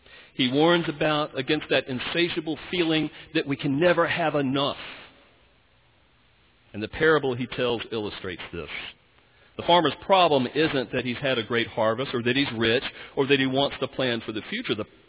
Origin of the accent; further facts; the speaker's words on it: Louisiana, United States; And we moved back to Louisiana, my home state, where I've been called to be rector of Grace Episcopal Church and school.